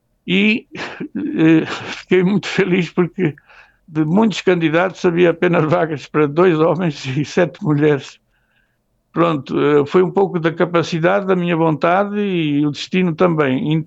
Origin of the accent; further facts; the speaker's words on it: Portugal; do jeito hospitaleiro que nós somos portugueses